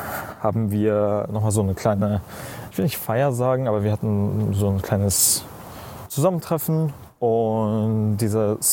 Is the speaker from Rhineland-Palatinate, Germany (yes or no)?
no; Düsseldorf, North Rhine-Westphalia, Germany; ich komme aus Düsseldorf.